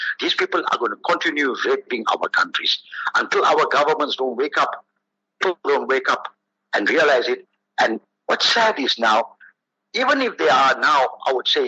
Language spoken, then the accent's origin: English; South Africa; I'm a South African. I'm an African. Me, I'll die here in the soil here in South Africa.